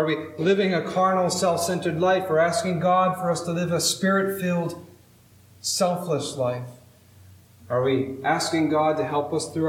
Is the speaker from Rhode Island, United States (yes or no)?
yes; Hope, Rhode Island, United States; We got to go down to where I grew up in Hope, Scituate